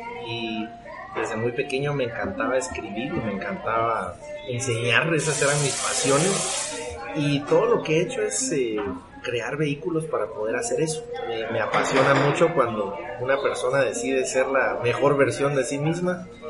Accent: Guatemala; yo soy guatemalteco, chapín hecho en Guatemala

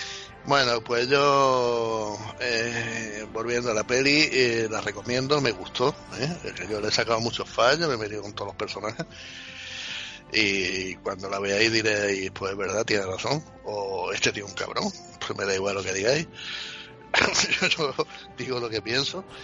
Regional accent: Spain; Pues sí, nací en España, ¿qué hago? Sí. Soy español.

